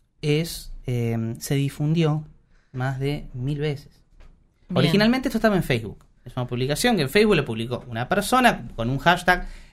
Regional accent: Uruguay; más que nada para nosotros que somos uruguayos.

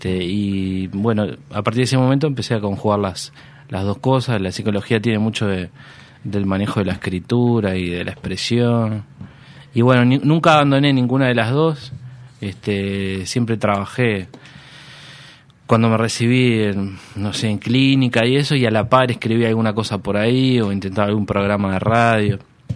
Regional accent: Uruguay; yo creo que soy un uruguayo tipo mirar Código País

